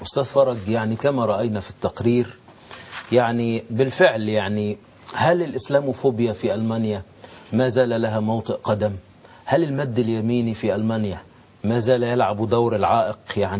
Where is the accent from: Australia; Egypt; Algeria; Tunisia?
Egypt